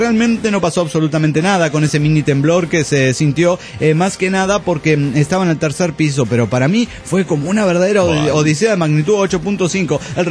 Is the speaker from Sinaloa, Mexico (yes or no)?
no; Tamaulipas, Mexico; also born or lived in Mexicali; cuando vivía yo en Mexicali, Baja California. Yo soy del estado de Tamaulipas, originario, donde nunca tiembla.